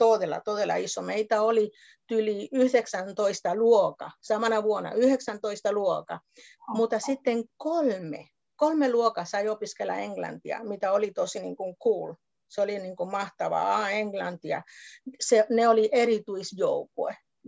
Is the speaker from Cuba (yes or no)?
yes; Cuba; born there; Finnish is a second language; No, kuten sanoit, olen syntynyt Kuubassa